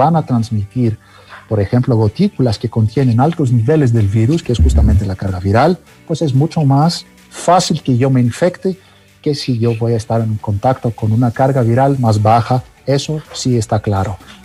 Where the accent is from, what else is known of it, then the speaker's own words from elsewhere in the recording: Greece; este apellido raro y largo que tengo yo siendo griego